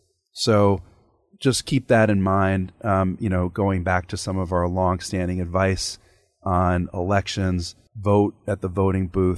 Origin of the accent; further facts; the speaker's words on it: New Jersey, United States; My home state of New Jersey features a close race for governor